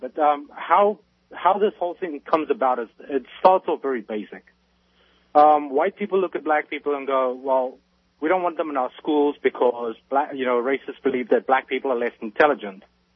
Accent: South Africa; I'm a white male. I was raised in South Africa. I'm 39 years old

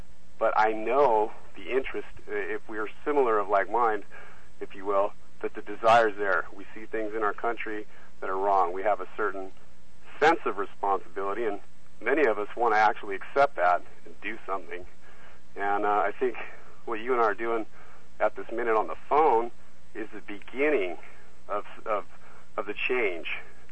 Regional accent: Huntington Beach, California, United States; now in Ojai, United States; But I live in Ojai, and when I moved up here from Ventura County, from Huntington Beach, where I grew up and went through kindergarten through 12th grade, I got stationed at Point Magoo when I was in the Navy

